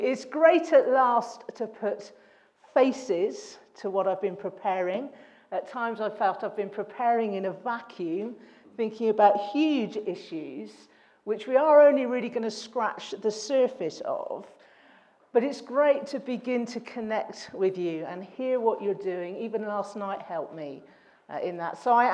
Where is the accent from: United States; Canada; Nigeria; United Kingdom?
United Kingdom; Bristol, South West England; accent: Bristolian; I am a girl from Bristol, which is the West Country in England, and I have R's.